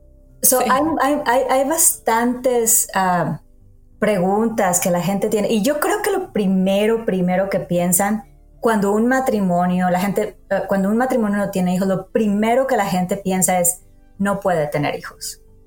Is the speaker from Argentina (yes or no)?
no; Mexico; sobre todo viviendo en México, porque tus escuchas no saben, pero crecí en México